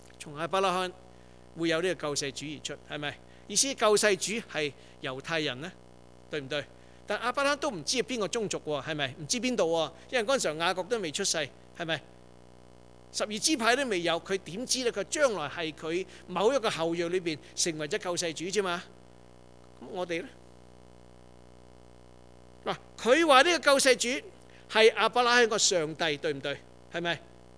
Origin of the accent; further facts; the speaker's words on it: China; 我哋中國人真正係有福啊